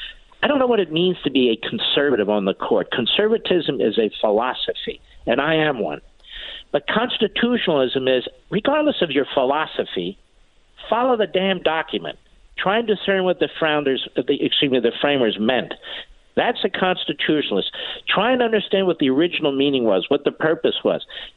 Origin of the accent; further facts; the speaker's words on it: Philadelphia, Pennsylvania, United States; God bless you, brother, and hi to everybody in Philly, my hometown.